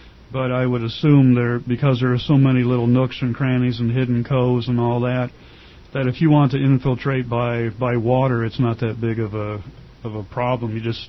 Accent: Chicago, Illinois, United States; I grew up in Illinois and in Chicago and places like that and lived other places in the world.

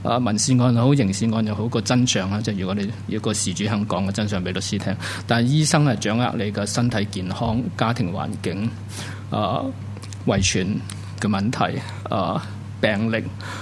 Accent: Hong Kong; 因為唔見我哋香港人有想醫病

